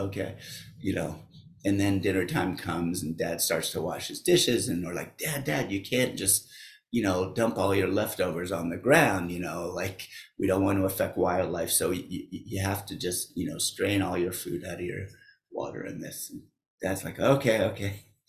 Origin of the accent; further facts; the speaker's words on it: Tulsa, Oklahoma, United States; and then I grew up in Tulsa, Oklahoma. Dad was in the oil business, in the pipeline business, actually.